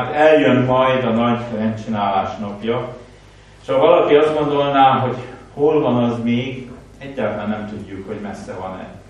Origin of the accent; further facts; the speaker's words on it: Nyáregyháza, Pest, Hungary; én egy Dél-Pest megyei faluban, nyáregyházán nőttem föl, oda köt a gyerekkor egészen sokáig. Ott jártam iskolába